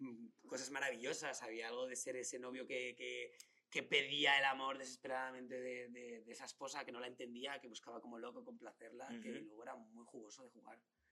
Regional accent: Madrid, Community of Madrid, Spain; Yo soy de Madrid, pero tengo nacionalidad británica también.

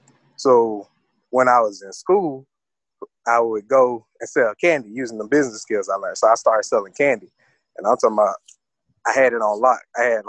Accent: Hogansville, Georgia, United States; I'm from Georgia, man. Different parts, though. Like, I moved around a lot when I was growing up. But really, mainly, like, my cousins and them, they'll tell you I'm from Hogansville, small country town.

